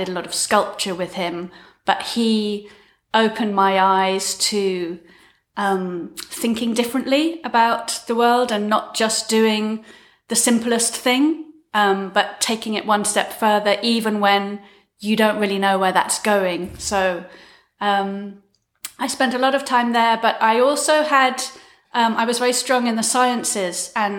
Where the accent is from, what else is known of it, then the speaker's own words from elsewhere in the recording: London, United Kingdom; born there; So I was born in London in the 60s. I have British parents. My mum and dad both lived in the UK.